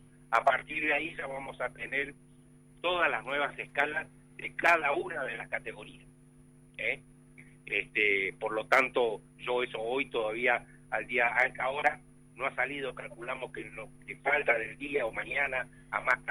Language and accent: Spanish; Patagonia, Argentina; hay muchas categorías laborales en el sector nuestro que somos patagónicos